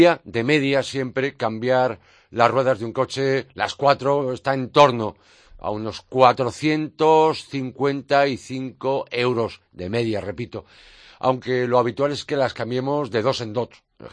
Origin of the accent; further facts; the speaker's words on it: Valencia, Valencian Community, Spain; Valencia, mi tierra en Vigo, PSA, Peugeot, Citroën.